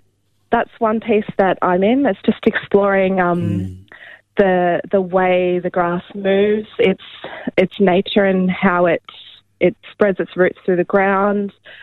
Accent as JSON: {"language": "English", "town": "Melbourne", "region": "Victoria", "country": "Australia", "tie": "born or raised there", "also_born_or_lived": "Brisbane", "said": "I was born in Brisbane and raised in Melbourne. And my mob's the Tagalog and Kutcha people from northwest Queensland, near Normanton and Croydon."}